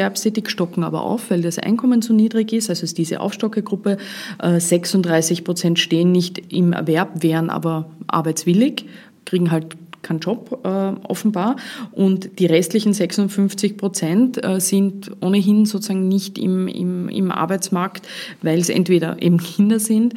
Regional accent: Vorarlberg, Austria; Als Vorarlbergerin sage ich, ist typisch. Typisch pragmatisch für Vorarlberg

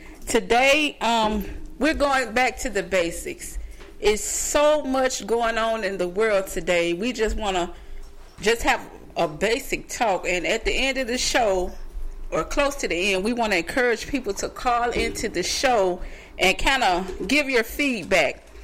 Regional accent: Columbus, Mississippi, United States; I am from Columbus, Mississippi. That's my hometown. I went to New Hope School.

